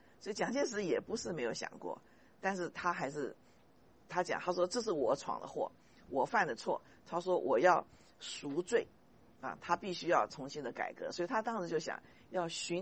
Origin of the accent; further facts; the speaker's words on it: China; now in Taiwan; 因为我们外省人就是从大陆来的，外省只占人口13%，